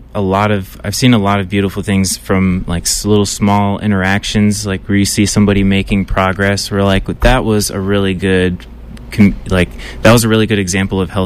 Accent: Illinois, United States; moved away as an adult; now in California, United States; I'm originally from Illinois. I spent most of my time in Illinois, in Southern Illinois. I studied at Southern Illinois University, and I just made a move out to California because I was ready for a change like a couple years ago

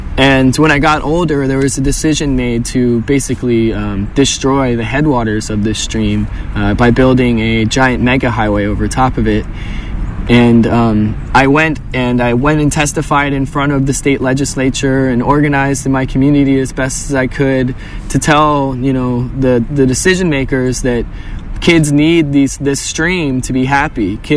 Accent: Silver Spring, Maryland, United States; I come from Silver Spring, Maryland, a suburb of D.C.

